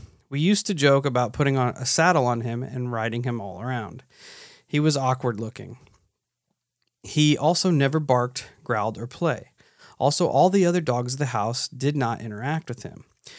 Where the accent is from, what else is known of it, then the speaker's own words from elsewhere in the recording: St. Charles, Missouri, United States; I'm from St. Charles, Missouri, about 30 minutes west of St. Louis, and I still live in the general area. My family owned 30 acres there when I was growing up.